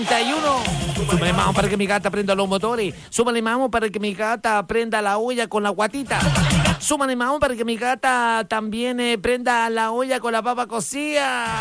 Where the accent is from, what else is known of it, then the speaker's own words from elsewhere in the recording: Aysén, Chile; born there; allá en el sur, donde yo vivo, mi ciudad natal. Papas hervidas. En Aysén.